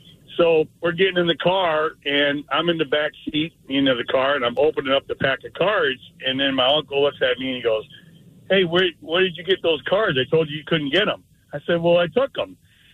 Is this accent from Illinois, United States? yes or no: yes; Illinois, United States; Well, my story was when I was back in my hometown, we were in Illinois.